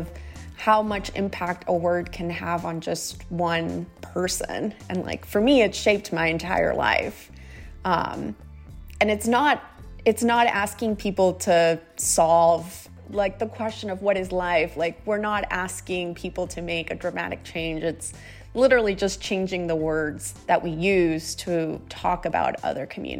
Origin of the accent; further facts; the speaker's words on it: Georgia, United States; I grew up in Georgia. I always knew that I was undocumented.